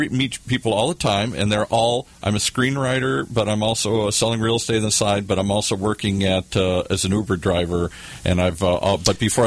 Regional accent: Midwest, United States; now in California, United States; I grew up in the Midwest, the stable Midwest. When I moved to California

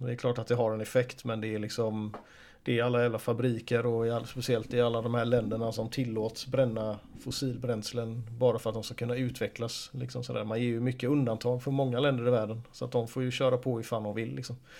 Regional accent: Sweden; snälla du, jag är från Sverige liksom.

